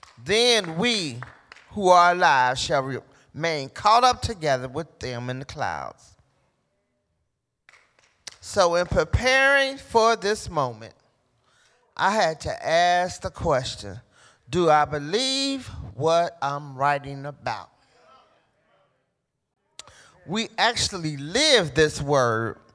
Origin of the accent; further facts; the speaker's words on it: Cincinnati, Ohio, United States; because I wasn't raised in Dayton. I was raised in Cincinnati.